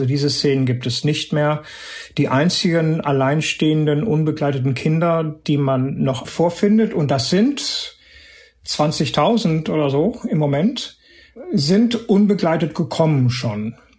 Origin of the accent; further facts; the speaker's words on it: Germany; ich meine, als Deutsche über Mauern zu reden, finde ich immer ein bisschen schwierig.